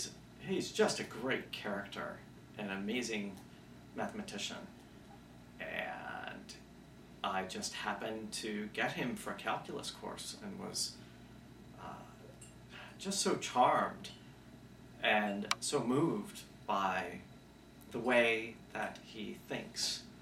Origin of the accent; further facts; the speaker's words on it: Cleveland, Ohio, United States; I grew up in the far eastern suburbs of Cleveland, Ohio.